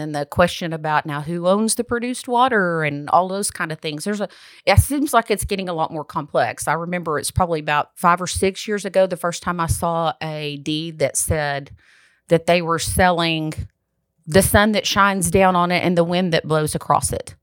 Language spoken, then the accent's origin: English; Brownfield, Texas, United States; I don't ever remember not, I guess, being growing up in Brownfield